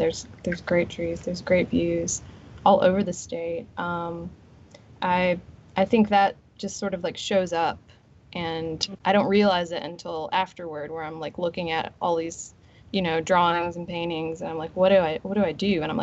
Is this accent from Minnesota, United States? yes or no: no; Meridian, Mississippi, United States; So I grew up in Meridian, and during the summer, I would do these like art camps, and we would go to the second floor of the Meridian Museum of Art